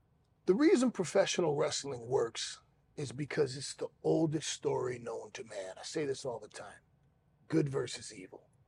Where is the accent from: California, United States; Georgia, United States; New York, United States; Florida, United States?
Florida, United States; Miami; I'm from Miami.